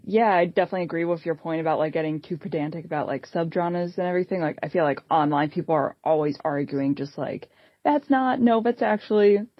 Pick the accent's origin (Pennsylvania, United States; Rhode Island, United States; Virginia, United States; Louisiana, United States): Rhode Island, United States; I mean, I'm from Rhode Island, so tiny state, but I feel like there's so much interconnectedness here in Vermont that I didn't even expect to find.